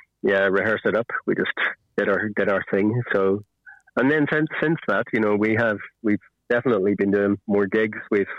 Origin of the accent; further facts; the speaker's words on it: Armagh, Northern Ireland, United Kingdom; But then I got a gig in my hometown of Armagh at a harp festival, the Edward Bunton Harp Festival